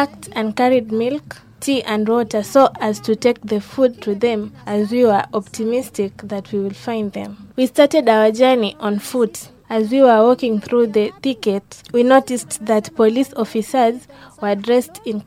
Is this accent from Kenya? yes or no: yes; Wajir County, Kenya; I'm from Wajir County.